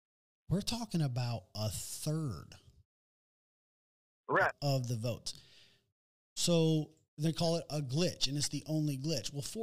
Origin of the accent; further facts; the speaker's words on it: Michigan, United States; So I'm from Michigan, ironically enough